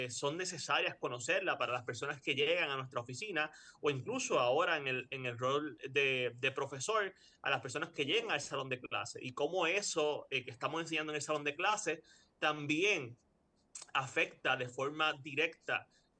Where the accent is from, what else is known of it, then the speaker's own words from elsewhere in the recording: Puerto Rico; nos van a afectar a nosotros y a nosotras como puertorriqueños y puertorriqueñas.